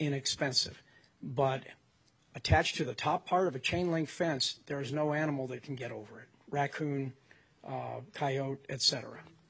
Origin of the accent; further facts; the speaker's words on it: California, United States; I come from Southern Cal